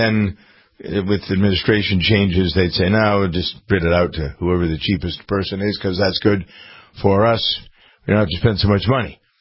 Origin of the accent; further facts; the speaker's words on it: Framingham, Massachusetts, United States; they're headquartered here in my hometown of Framingham